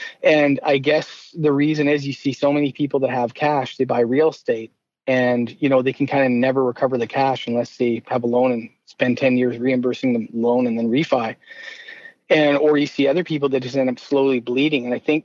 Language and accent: English; Southwest, United States; I'm from the Southwest. So you don't have that local bias, which can help.